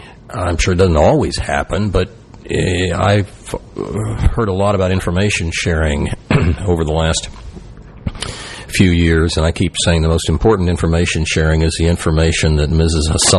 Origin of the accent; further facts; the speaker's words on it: Tulsa, Oklahoma, United States; or maybe my hometown of Tulsa, Oklahoma.